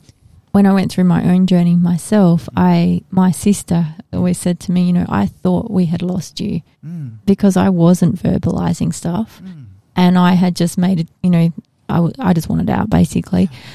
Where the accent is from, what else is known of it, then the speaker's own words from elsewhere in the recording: Perth, Western Australia, Australia; growing up in Perth, I used to always walk, and I still do it.